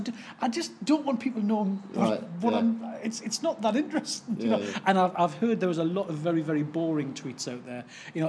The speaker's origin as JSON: {"language": "English", "town": "Newcastle", "region": "North East England", "country": "United Kingdom", "said": "she was from Sunderland, and she didn't realise that I was from Newcastle"}